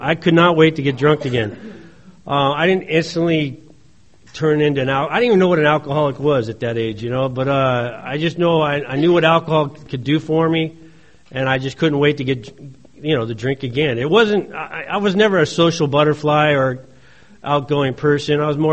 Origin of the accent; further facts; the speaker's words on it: Torrance, California, United States; And I grew up in the South Bay area, Torrance, Redondo Beach.